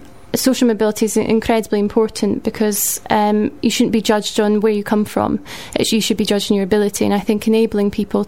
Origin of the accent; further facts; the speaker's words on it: Edinburgh, Scotland, United Kingdom; now in Bristol, United Kingdom; I'm originally from Edinburgh. I've lived in Bristol for about 7 or 8 years.